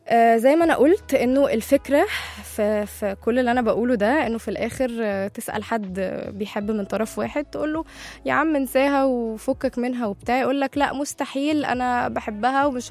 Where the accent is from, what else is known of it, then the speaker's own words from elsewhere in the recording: Alexandria, Alexandria Governorate, Egypt; تعرف انا كمان من اسكندرية؟